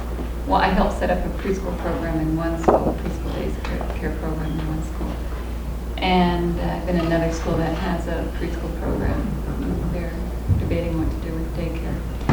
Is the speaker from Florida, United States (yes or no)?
no; Alameda, California, United States; also born or lived in San Francisco; I'm from San Francisco, well, Alameda, California, but San Francisco area.